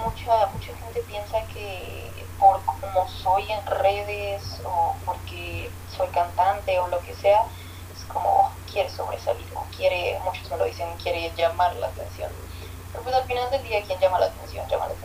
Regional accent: Mexico City, Mexico; Sí, soy de la Ciudad de México.

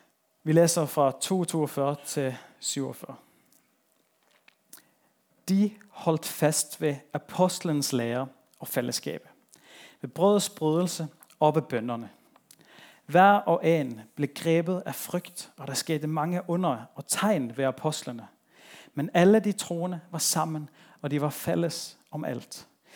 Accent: Kristiansand, Agder, Norway; Da jeg voksede op i Indre Missionen hjemme i Kristiansand

